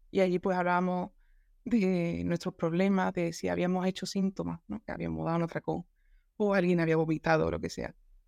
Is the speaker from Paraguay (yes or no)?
no; Andalusia, Spain; yo soy de un pueblo de Cádiz, tengo 28 años.